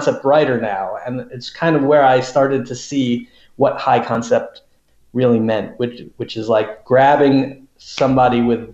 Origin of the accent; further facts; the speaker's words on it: New Jersey, United States; I grew up in New Jersey, the Jersey suburbs.